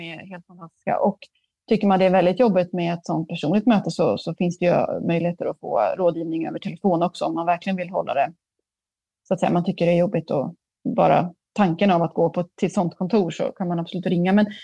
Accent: Sweden; jag är ändå från Sverige.

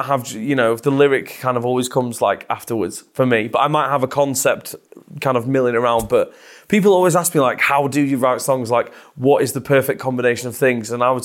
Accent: Scotland, United Kingdom; And basically, the label wanted me to go out to LA. I'm from Scotland.

